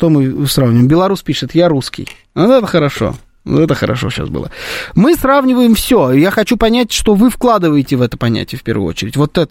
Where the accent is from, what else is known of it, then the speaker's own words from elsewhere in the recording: Russia; also born or lived in Uzbekistan; Я татарин, родившийся в Узбекистане, привезенный в 92-м году в Россию родителями татарами, родившимся в России. Я русский, безусловно, да.